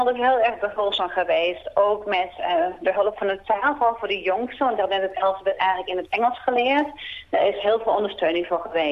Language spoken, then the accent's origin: Dutch; Utrecht, Netherlands; Wij gingen wonen niet in mijn oude buurt. Ik kom uit Utrecht. We gingen wonen in Hilversum, Laren, Bussum. Ja, Laren zijn we uiteindelijk terechtgekomen.